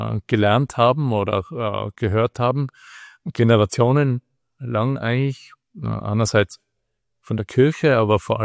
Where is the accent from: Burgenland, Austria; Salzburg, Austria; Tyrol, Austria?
Tyrol, Austria; Und wir haben, was die meisten Menschen bei uns in Tirol gar nicht wissen